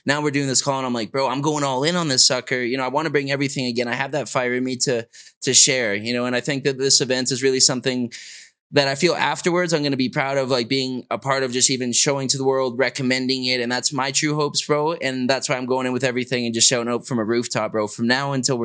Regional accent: Canada; moved away; So me as originally as a Canadian living here now, going on a decade

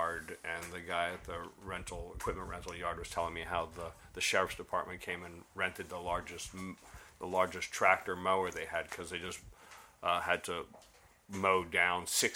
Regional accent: New Jersey, United States; I think, you know, I grew up in Jersey and I surfed

